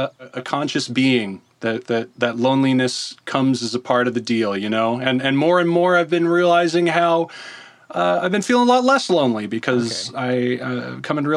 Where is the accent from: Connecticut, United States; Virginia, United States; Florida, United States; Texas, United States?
Virginia, United States; I'm originally from Virginia myself, but I was trying to make it to California when I got shipwrecked here by way of Hawaii.